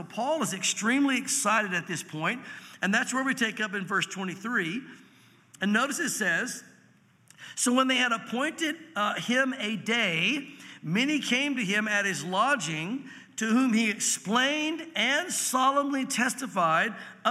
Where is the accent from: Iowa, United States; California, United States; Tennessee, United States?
Tennessee, United States; also born or lived in Santa Fe, United States; I was raised in Tennessee, but went to Santa Fe and was out there out west for a few years.